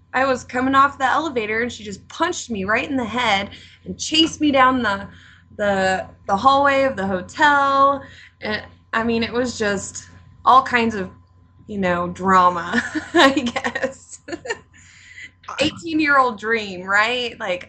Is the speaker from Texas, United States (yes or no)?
yes; Texas, United States; born there; Oh, and I was born in Texas, so I lived there for a while, but I don't really remember living there.